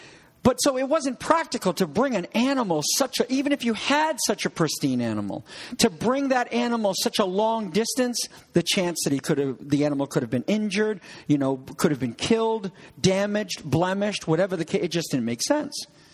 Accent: New England, United States; Bazaar? I'm from New England.

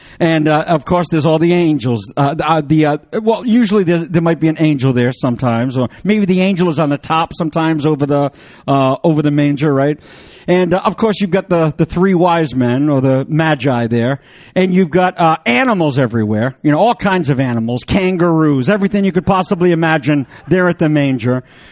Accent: Canada; Now, I'm a Canuck. I'm French Canadian

